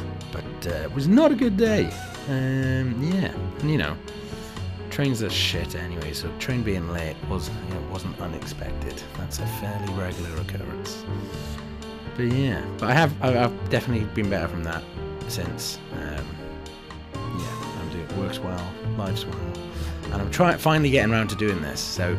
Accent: Wales, United Kingdom; I grew up in South Wales, as some of you know, and it wasn't easy being a boy who cried a lot.

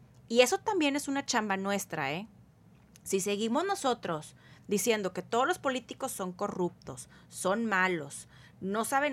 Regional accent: Mexico; que representa a la mayoría y nos representa como mexicanos

